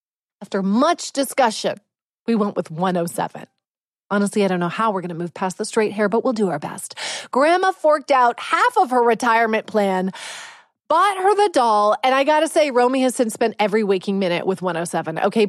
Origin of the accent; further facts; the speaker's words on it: Canada; Like, I'm too Canadian for that.